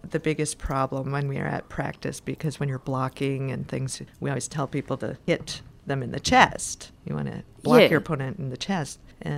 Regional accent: Green Bay, Wisconsin, United States; born there; also born or lived in Houston, United States; I lived in Houston before I moved here for about 8 years, but I was born in Green Bay, Wisconsin, home of the Green Bay Packers

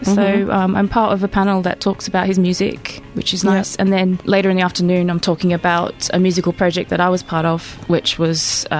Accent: Brisbane, Queensland, Australia; accent: Brisbane; You can't tell from my voice, but I'm from Brisbane.

